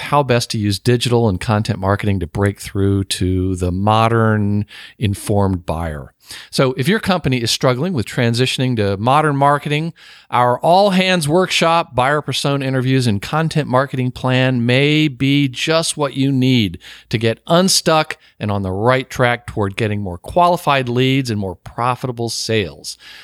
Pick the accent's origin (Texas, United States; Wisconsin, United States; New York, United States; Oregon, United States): Texas, United States; Well, as I may have mentioned to you before, I did some growing up in Texas